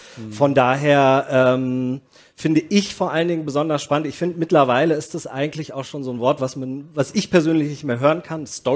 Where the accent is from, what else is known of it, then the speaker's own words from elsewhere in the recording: Berlin, Germany; Ich als Berliner